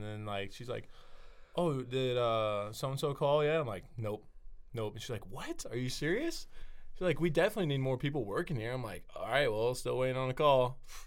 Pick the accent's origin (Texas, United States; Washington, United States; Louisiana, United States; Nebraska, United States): Nebraska, United States; growing up in Nebraska, I mean, it's just kind of like a dream come true.